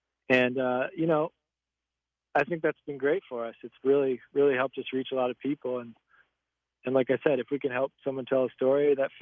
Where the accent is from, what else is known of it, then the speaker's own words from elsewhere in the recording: Michigan, United States; we grew up in Michigan, and I spent a lot of time up on Lake Huron.